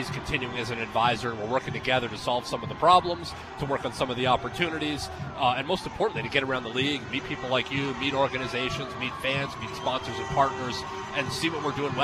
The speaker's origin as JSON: {"language": "English", "region": "Ontario", "country": "Canada", "tie": "born or raised there", "said": "I grew up in Ontario. I played at a school called St. Andrews College, and like most Canadian kids, I wanted to play in the National Hockey League"}